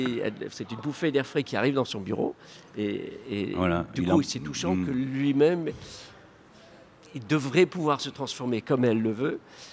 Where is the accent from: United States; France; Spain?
United States; je suis américain d'origine